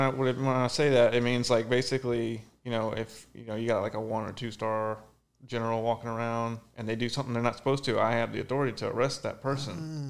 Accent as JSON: {"language": "English", "region": "Louisiana", "country": "United States", "said": "Yeah, so I'm from Louisiana, so I'm like all about Popeyes."}